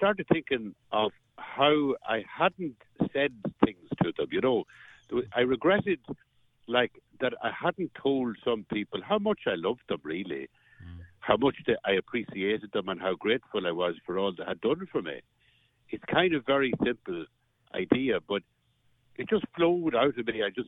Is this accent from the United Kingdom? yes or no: no; Cavan, Ulster, Ireland; now in Leitrim, Ireland; I live in Leitrim. I'm from Cavan.